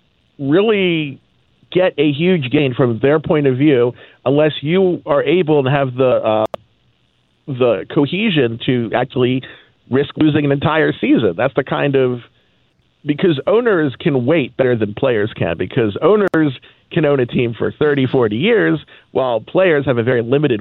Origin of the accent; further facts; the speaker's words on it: Baltimore, Maryland, United States; I grew up in Baltimore, and we got, TBS, we got WGN so we could watch the Cubs, we got WWOR so we saw the Mets.